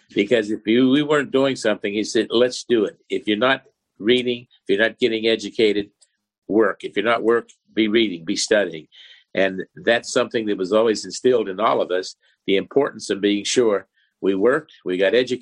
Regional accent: Morgantown, West Virginia, United States; Well, we started way back in Morgantown, West Virginia, when my grandfather first came to this country from the Abruzzi region of Italy.

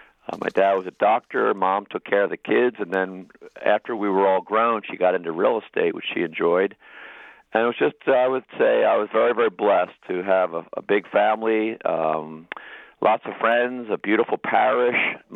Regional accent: Philadelphia, Pennsylvania, United States; also born or lived in Rochester; So I was born out in Rochester, but I moved back to Philadelphia when I was a year old.

